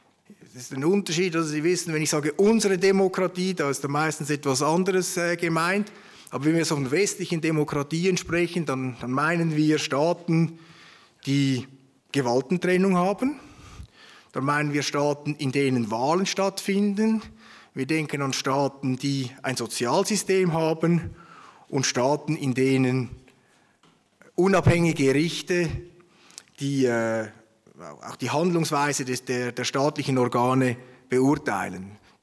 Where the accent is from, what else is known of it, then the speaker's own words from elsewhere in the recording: Switzerland; Und bei uns in der Schweiz heißt es Referendum, Referendum ergreifen, eine Volksabstimmung erzwingen.